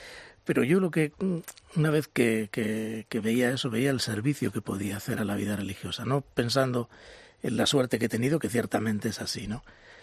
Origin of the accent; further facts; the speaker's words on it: Bilbao, Basque Country, Spain; Yo, como soy de Bilbao, ya sabes